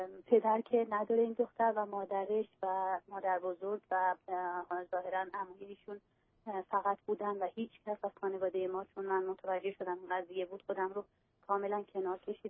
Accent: Iran; now in United States; زمانی که از ایران اومدم 5 سال پیش

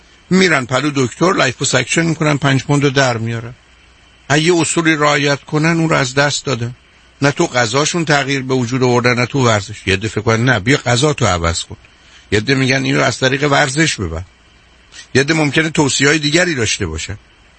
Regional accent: Iran; born there; first language Persian; من در ایران متولد شدم، خانواده من ایرانی بودن، فارسی حرف زدن.

